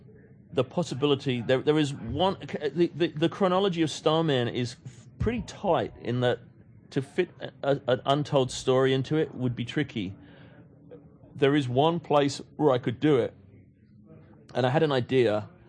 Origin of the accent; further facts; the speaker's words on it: London, United Kingdom; also born or lived in Manchester; I was born in Manchester, I grew up in London, but that was a very different place in the 70s than it is today.